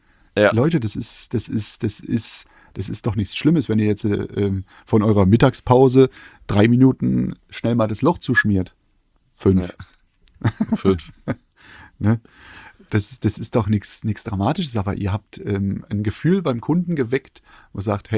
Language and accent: German; eastern Germany, Germany; Gut, ich komme aus dem Osten.